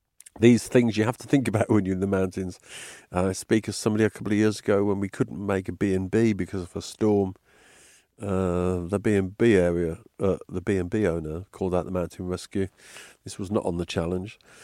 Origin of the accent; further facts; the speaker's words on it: Birmingham, West Midlands, United Kingdom; but of course we're from Birmingham, you know, so the scenery is pretty novel for us.